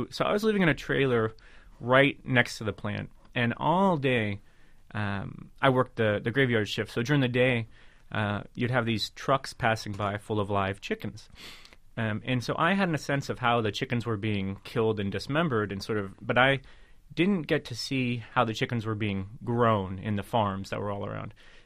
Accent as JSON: {"language": "English", "town": "New York City", "region": "New York", "country": "United States", "said": "because for one thing, I'm from New York City. I have a New York driver's license."}